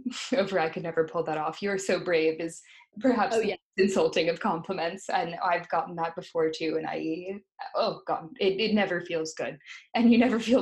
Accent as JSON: {"language": "English", "country": "United States", "said": "So it is funny to navigate that balance of going somewhere and not wanting to stand out as an American"}